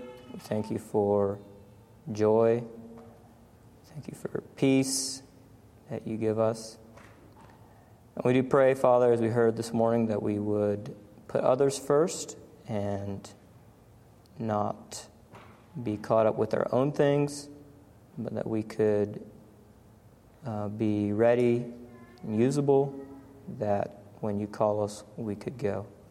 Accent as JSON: {"language": "English", "region": "Zanzibar", "country": "Tanzania", "said": "Yes, because I'm from Zanzibar."}